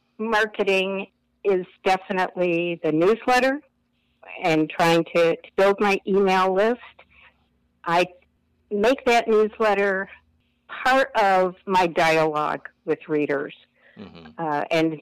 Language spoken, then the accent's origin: English; Rome, New York, United States; from the historian of Rome, New York. I've had the honor of being inducted into the Hall of Fame of my hometown